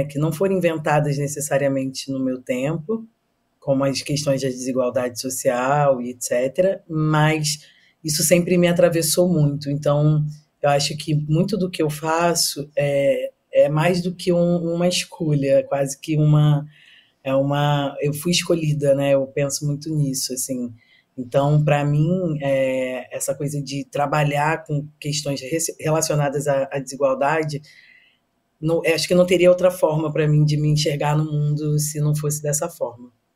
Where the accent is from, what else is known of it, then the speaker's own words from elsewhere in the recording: Rio de Janeiro, Brazil; mas na verdade eu sou carioca. Eu nasci no Rio de Janeiro, eu fui criada no centro da cidade, aqui no Rio. Eu sou filha de um músico e de uma empregada doméstica.